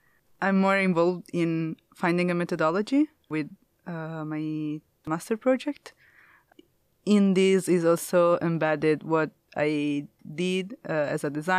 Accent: Italy; I come from Italy.

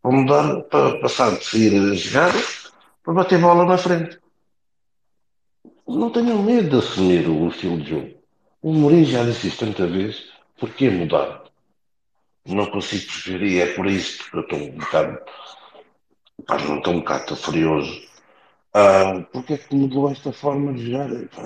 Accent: Portugal; Custa dizer isto, porque somos portugueses, mas a verdade é esta.

